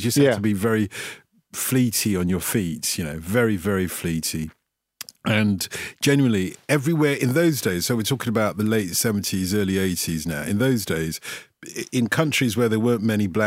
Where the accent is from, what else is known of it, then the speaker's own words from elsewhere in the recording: London, United Kingdom; I speak some Greek because I grew up in North London, that part of North London that was called Little Cyprus.